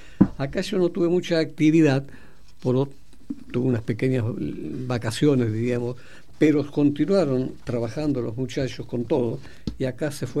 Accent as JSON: {"language": "Spanish", "country": "Argentina", "said": "no se preocupe, somos argentinos, aún jóvenes"}